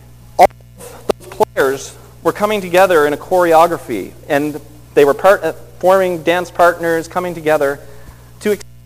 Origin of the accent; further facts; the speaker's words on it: Nova Scotia, Canada; I grew up in Nova Scotia, and it's like admitting I grew up in Nova Scotia, and we didn't have advanced daycare.